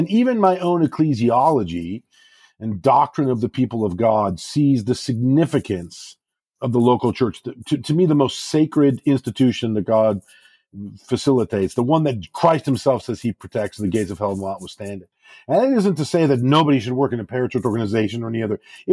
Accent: Rockford, Illinois, United States; I felt a desire to go back into my own tradition in my own community, growing up in the Rockford, Illinois area, and minister to my people

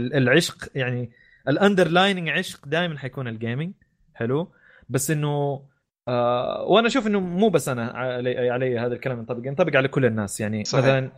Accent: Saudi Arabia; عموما كسعودي جيمر فود الواحد ينوع

